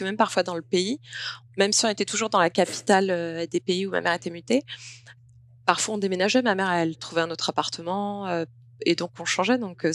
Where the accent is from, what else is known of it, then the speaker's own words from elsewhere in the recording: Martinique; born there; also born or lived in Antigua and Barbuda; je suis née à la Martinique. C'était plus facile pour ma mère au niveau de la naissance que je sois directement née à la Martinique. C'est pour ça que je suis martiniquaise, on va dire. Enfin, je suis française